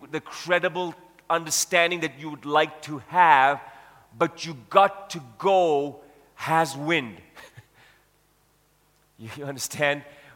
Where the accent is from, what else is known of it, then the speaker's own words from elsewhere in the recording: South Africa; being a South African citizen growing up in this nation, that I'm a proud person to have been born and raised in this nation